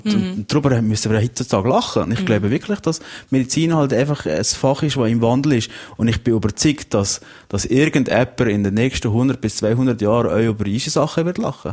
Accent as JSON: {"language": "German", "region": "Valais", "country": "Switzerland", "said": "Es ist halt etwas anderes, wenn man halt als Walliser auswärts geht, arbeiten und die Gefühle, wenn man zurückkommt ins Wallis, das versteht jemand von der Ausserschweiz."}